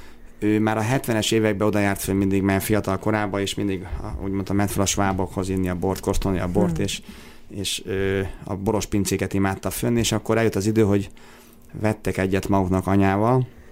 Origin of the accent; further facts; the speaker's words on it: Tata, Komárom-Esztergom, Hungary; Tehát én tényleg elfogult tatai vagyok, büszke tatai vagyok